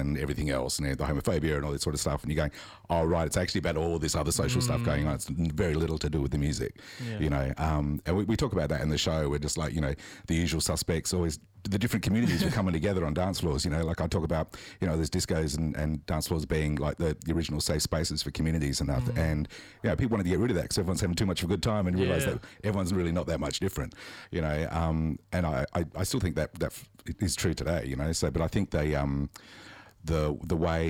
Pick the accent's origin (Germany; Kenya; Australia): Australia; Adelaide, South Australia; I grew up in Adelaide.